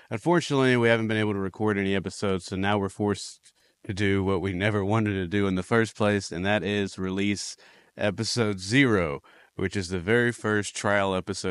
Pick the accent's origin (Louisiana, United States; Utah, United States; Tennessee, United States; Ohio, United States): Tennessee, United States; Murfreesboro; Murfreesboro, shout out Murfreesboro, Tennessee, greatest place on earth.